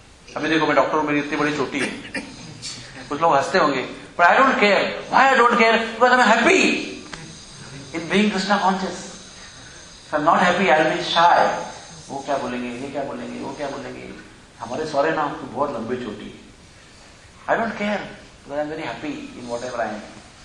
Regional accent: South India, India; मैं तो south Indian हूं

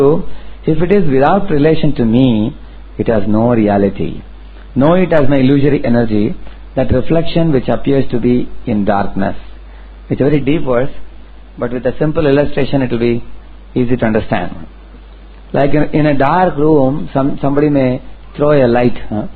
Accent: India; you are also Indian, I am also Indian, at least. Indians, you feel like that.

